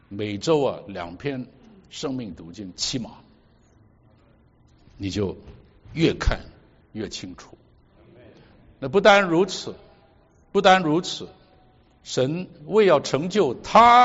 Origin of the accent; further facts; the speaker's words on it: Hong Kong; 国内来的，国内还有不同省份，那还有台湾来的，有什么东南亚，我是香港来的